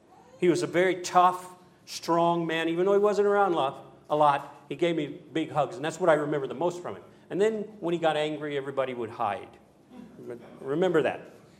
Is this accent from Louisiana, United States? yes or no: yes; Louisiana, United States; I'm from Louisiana in America